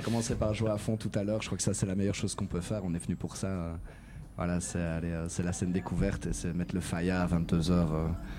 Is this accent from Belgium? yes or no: yes; Liège, Wallonia, Belgium; Alors, on est liégeois. À peu près.